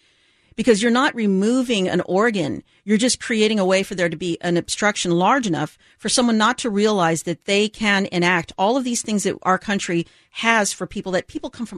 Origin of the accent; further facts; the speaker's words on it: United States; as an American